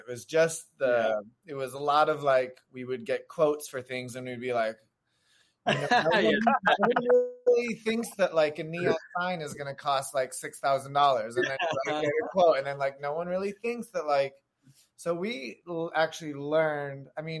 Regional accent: Detroit, Michigan, United States; So I grew up in Detroit, Metro Detroit, Michigan area, where I trained at a competitive dance studio.

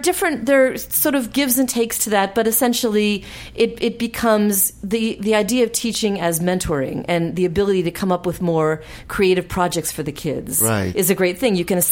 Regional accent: California, United States; And then I wanted to come back to California because this is my home state. I, you know, grew up here.

